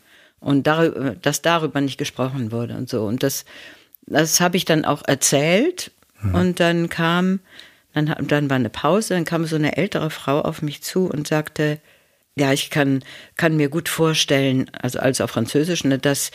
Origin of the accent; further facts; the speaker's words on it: Germany; Und das hat mir fast den Atem verschlagen, ja, weil ich plötzlich als Deutsche